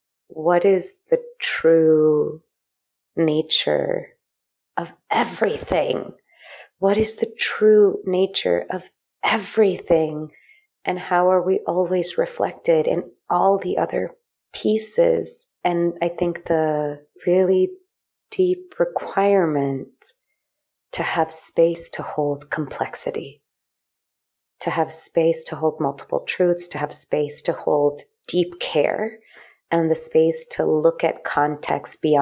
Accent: Jaffna, Northern Province, Sri Lanka; So my people are from Sri Lanka. We're from Jaffna, which is in the north.

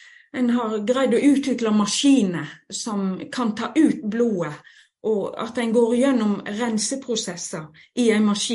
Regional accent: Voss, Vestland, Norway; jeg er jo ifra Voss. Jeg har bodd mesteparten av livet mitt på Voss.

